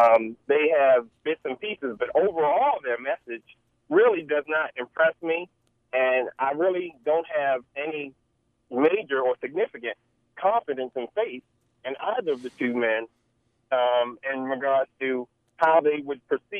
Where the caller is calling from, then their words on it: Baltimore, Maryland, United States; I called about maybe a week ago, and I'm from Baltimore City.